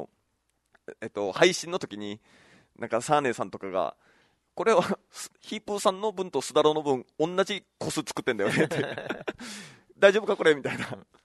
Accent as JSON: {"language": "Japanese", "region": "Okinawa", "country": "Japan", "tie": "born or raised there", "said": "沖縄育ちゃーでちょっと県外行っただけでしょ。"}